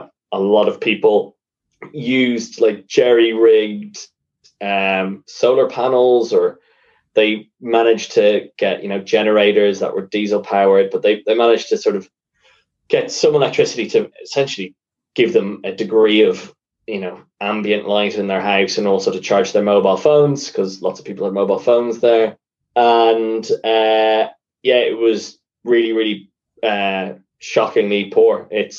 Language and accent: English; Ireland; And being Irish, and, you know, being someone who has a, you know, sort of translucent eel-like, you know, skin tone that we Irish